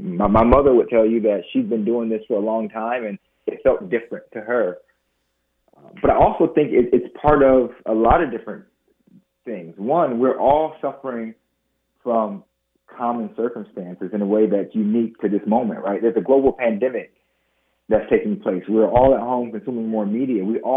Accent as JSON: {"language": "English", "town": "Waterloo", "region": "Iowa", "country": "United States", "tie": "born or raised there", "said": "as a young black man, who I believe my experiences growing up in Waterloo and going to school in the lab school enabled me to sit at that table with the governor"}